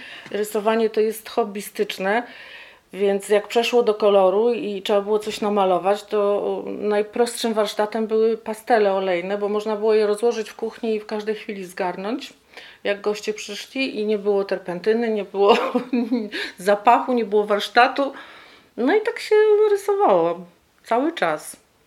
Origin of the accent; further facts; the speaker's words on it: Andrychów, Lesser Poland, Poland; born there; Jestem Andrychowianką z urodzenia … urodziłam się w 1960 roku.